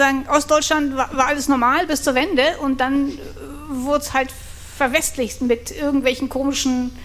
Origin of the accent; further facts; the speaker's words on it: Poland; now in Germany; also ich komme ursprünglich aus Polen